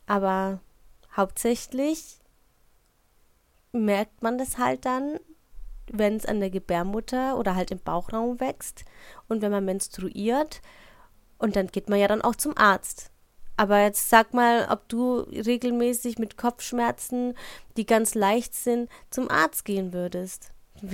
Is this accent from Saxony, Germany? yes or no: no; Schweinfurt, Bavaria, Germany; moved away; in Schweinfurt, wo ich herkomme, wo ich geboren und aufgewachsen bin. Und dann bin ich umgezogen